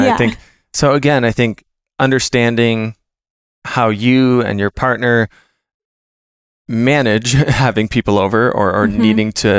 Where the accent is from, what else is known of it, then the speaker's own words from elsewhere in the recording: Minnesota, United States; so me being the Minnesotan people pleaser